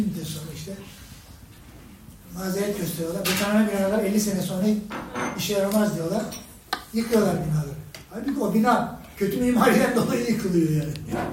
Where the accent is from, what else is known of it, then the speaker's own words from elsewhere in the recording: Beşiktaş, Istanbul, Turkey; Esasında ben Beşiktaş'ta oldum. Hakaretlerde doğdum. Hakaretlerde biliyorsunuz Serkis Balyon'un bir toplu konuk projesidir.